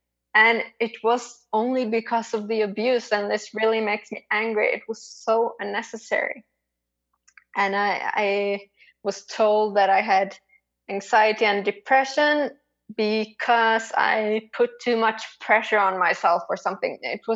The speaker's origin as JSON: {"language": "English", "town": "Trondheim", "region": "Trøndelag", "country": "Norway", "second_language": "English", "said": "Yeah, I'm from Trondheim in Norway. That's the middle of the country. And it's by the ocean. There's a fjord here."}